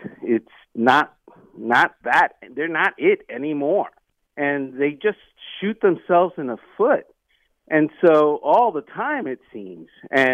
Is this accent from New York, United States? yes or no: no; Florida, United States; Dalvin Cook is from South Florida, and I'm from South Florida